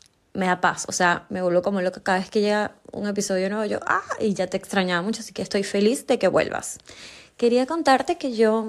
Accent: Venezuela; now in Chile; soy venezolana, tengo 29 años y estoy viviendo actualmente en Chile, hace 5 años.

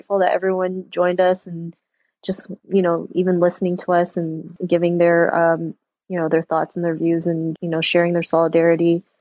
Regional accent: Toronto, Ontario, Canada; I'm also from Toronto

